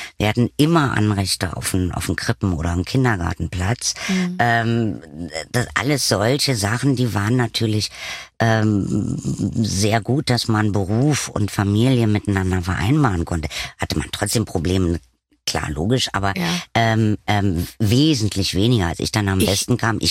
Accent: East Germany, Germany; dann bin ich natürlich in der DDR groß geworden

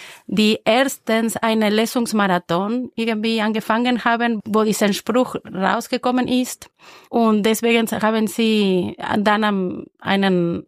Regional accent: Argentina; German is a second language; now in Vienna, Austria; Ich komme aus Argentinien ursprünglich und wohne in Wien seit mehr als 20 Jahren schon. Ich bin gekommen wegen klassischen Gesang zum Studieren und bin hier geblieben zum Arbeiten, zum Leben in Wien.

